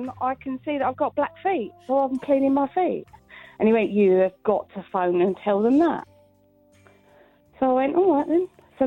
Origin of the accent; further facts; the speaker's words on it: London, United Kingdom; accent: Cockney; I'm a Cockney smoking Gandhi, apparently.